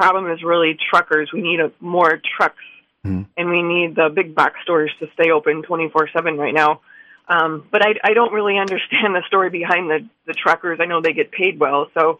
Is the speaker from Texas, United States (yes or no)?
no; Long Beach, California, United States; I'm originally from Long Beach, and I have a good friend who works at the port.